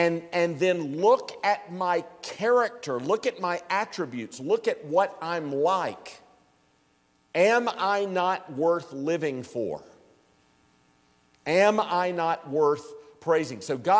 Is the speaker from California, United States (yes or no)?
no; Greenville, South Carolina, United States; I was born and reared in Greenville County, South Carolina, in the county seat of Greenville.